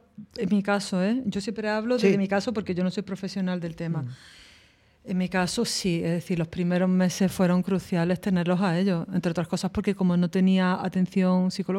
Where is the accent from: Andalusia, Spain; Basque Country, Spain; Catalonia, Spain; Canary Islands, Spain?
Andalusia, Spain; Málaga; yo soy andaluza, ¿no? Soy de Málaga.